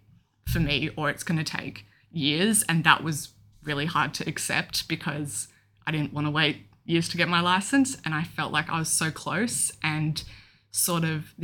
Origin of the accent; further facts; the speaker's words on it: Melbourne, Victoria, Australia; I'm 22 and I'm from Melbourne.